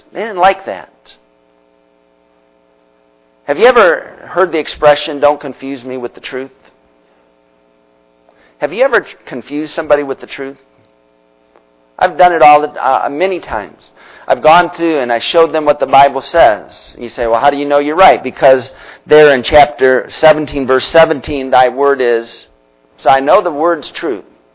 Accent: Union Lake, Michigan, United States; also born or lived in Pontiac; I was born in Pontiac, Michigan. I like Michigan. But you know, no one asked me, did you want to go to Michigan? I just kind of, boom, there. My first awareness of life, I was in Union Lake, Michigan, playing.

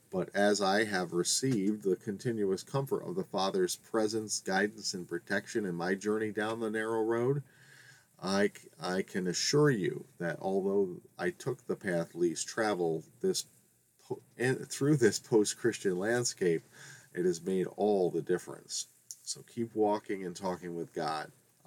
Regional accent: New York, United States; resisted just going with the New York teams because I was from New York State

